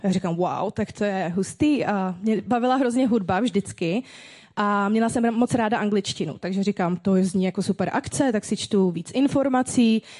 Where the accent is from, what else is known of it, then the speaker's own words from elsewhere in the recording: Ústí nad Labem, Ústí nad Labem Region, Czechia; já jsem vyrostla v Ústí nad Labem, žiju tady celý život, vyrostla jsem v nevěřící rodině